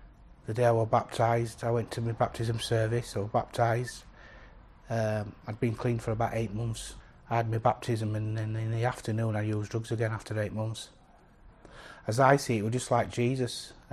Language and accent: English; Bradford, Yorkshire and the Humber, United Kingdom; now in Halifax, United Kingdom; I'm from Bradford originally.